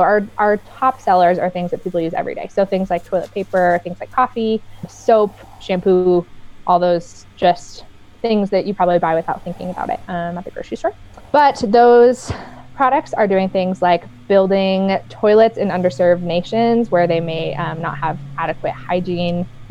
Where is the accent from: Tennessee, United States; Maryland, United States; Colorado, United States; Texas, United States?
Colorado, United States; I'm from Colorado